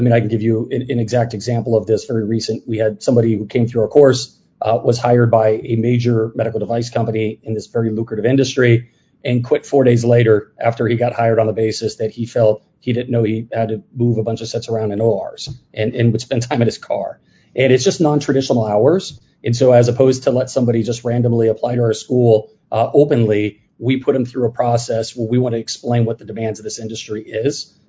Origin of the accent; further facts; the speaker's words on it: Phoenix, Arizona, United States; we're both from Phoenix. And so it was a great opportunity to give back to our roots there in the Arizona area.